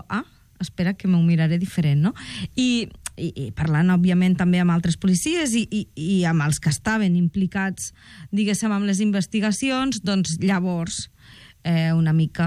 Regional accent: L'Ametlla de Mar, Catalonia, Spain; i que era al meu poble, a l'Ametlla. Uh-huh. I el meu poble és, bueno, no cal que digui jo que és fantàstic

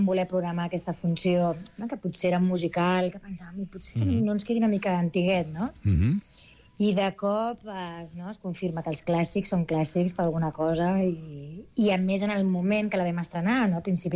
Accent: Argentona, Catalonia, Spain; Jo soc d'Argentona i tinc una amiga d'aquí

